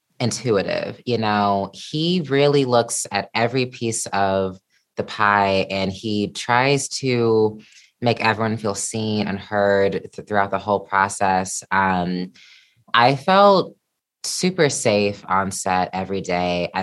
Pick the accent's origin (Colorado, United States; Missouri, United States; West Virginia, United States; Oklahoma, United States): Missouri, United States; You know, I'm from Missouri, and when you're not in like a major, major city like New York or like